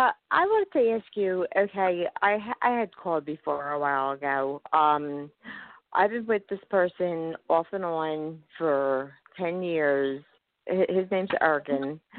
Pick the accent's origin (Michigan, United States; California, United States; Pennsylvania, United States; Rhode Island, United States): Pennsylvania, United States; Philadelphia; I'm from Philadelphia.